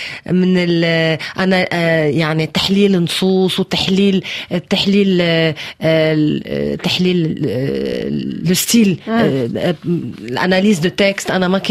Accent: Lebanon; أنا لبنانية آخر الطريق، صحيح بكتب بالفرنسي بس أنا عربية

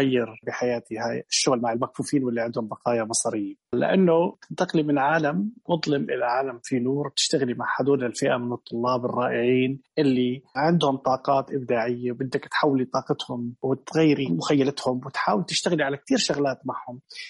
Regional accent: Amman, Amman Governorate, Jordan; عندنا بعمان

